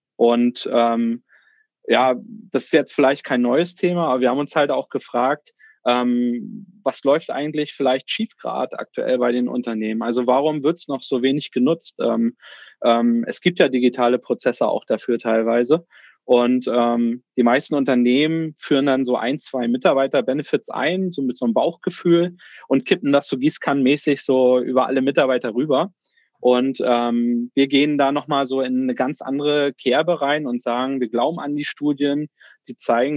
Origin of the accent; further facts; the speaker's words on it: Neubrandenburg, Mecklenburg-Vorpommern, Germany; born there; also born or lived in Berlin; Gründer und Geschäftsführer von PXtra. Gebürtig aus Mecklenburg-Vorpommern, Neubrandenburg, um genauer zu sein, also kein gebürtiger Rostocker. Ich habe so einen kleinen Schlenkerle von 10 Jahren nach Berlin gemacht, also fürs Studium damals hingezogen